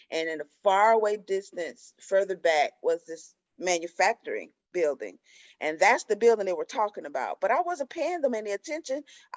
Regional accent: Atlanta, Georgia, United States; I ain't used to cows. I'm from Atlanta. I don't think about no cows.

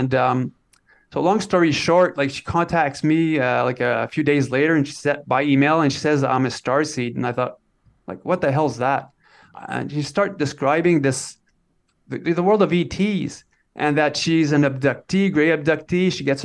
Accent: Temagami, Ontario, Canada; I was born in 1975, so I'm 48 right now. And so I grew up in Northern Ontario, Canada. So in a small town by what we call Tomogamy Lake. So yeah, Tomogamy, Ontario.

